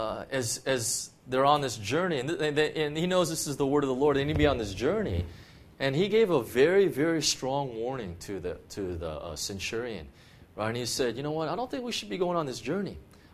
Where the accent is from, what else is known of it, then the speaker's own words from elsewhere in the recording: California, United States; now in Hong Kong; I'm from California, right?